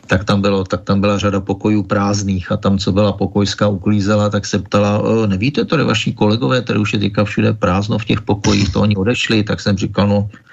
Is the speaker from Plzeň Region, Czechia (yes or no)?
no; Prague, Czechia; moved away; also born or lived in United Kingdom; já jsem rodilý Vinohraďák z Vinohrad z Prahy 2